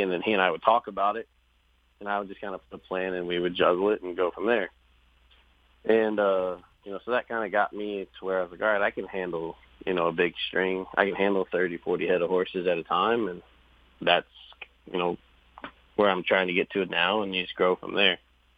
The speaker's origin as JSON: {"language": "English", "town": "Evansville", "region": "Indiana", "country": "United States", "tie": "born or raised there", "said": "Because growing up in Evansville and being at Ellis Park my whole life, you only know those people."}